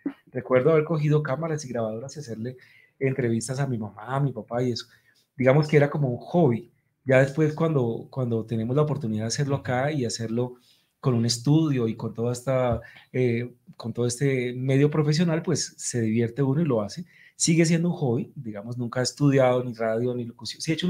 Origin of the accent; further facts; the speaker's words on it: Palmira, Valle del Cauca, Colombia; now in Bogotá, Colombia; Yo vengo de Palmira.